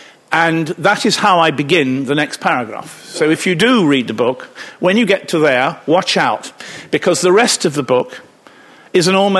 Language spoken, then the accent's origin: English; United Kingdom; And I, being a Brit, of course, I said